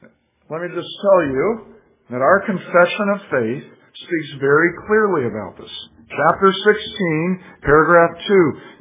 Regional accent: Indiana, United States; those of you who know me or been here very long at all know that I'm coming from Indiana. I'm used to working on a grid when it comes to roads.

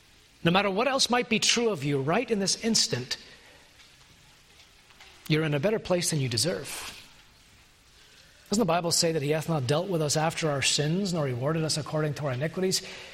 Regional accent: Canada; I'm a Canadian, and I get sickened by Canadian politics or American politics

